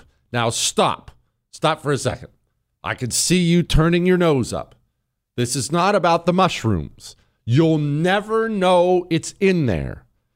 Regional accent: Ohio, United States; born there; I'm an Ohio State fan. I was born in Ohio.

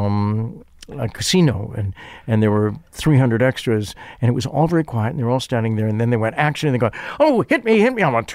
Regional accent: Chicago, Illinois, United States; I'm from Chicago. I don't like to get in trouble.

